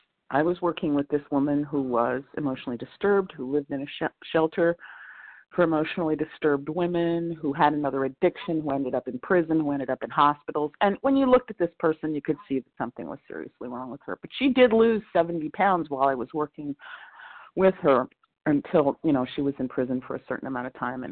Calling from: Tarrytown, New York, United States; Hey, this is … I'm calling in from Tarrytown, New York, compulsive overeater.

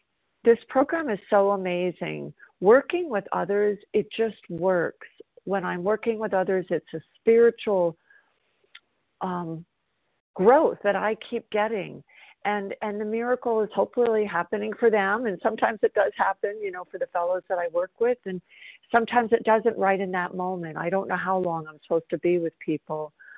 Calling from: South Carolina, United States; I'm calling from South Carolina.

